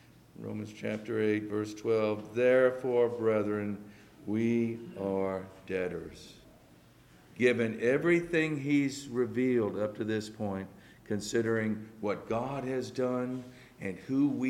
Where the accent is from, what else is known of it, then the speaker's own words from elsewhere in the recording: Northeast, United States; I'm from the Northeast, but northern part of the country, but I hadn't been in the North Central.